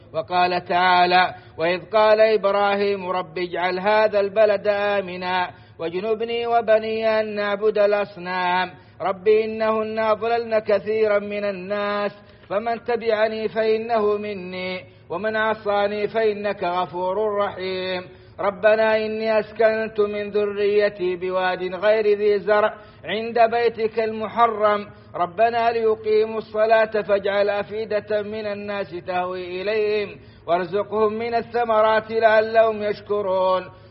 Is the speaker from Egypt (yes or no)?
no; Saudi Arabia